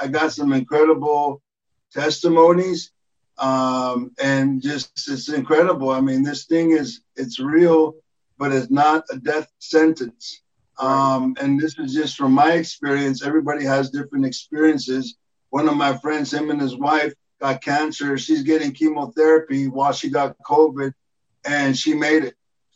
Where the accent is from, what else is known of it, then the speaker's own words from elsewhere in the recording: Compton, California, United States; And I have a lot of brothers that are black, and I grew up in South Central. I grew up in Compton